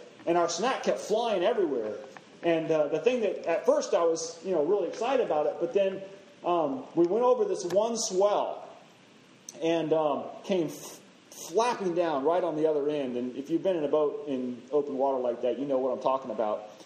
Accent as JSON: {"language": "English", "town": "Juneau", "region": "Alaska", "country": "United States", "tie": "born or raised there", "said": "I remember when I was growing up in Juneau, Alaska, I had all kinds of opportunity to go out on the water on a regular basis."}